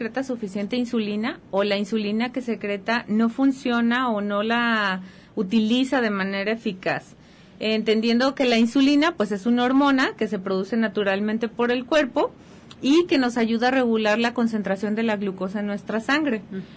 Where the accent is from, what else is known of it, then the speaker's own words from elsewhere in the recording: Mexico; todas las enfermedades crónicas que actualmente vivimos como población mexicana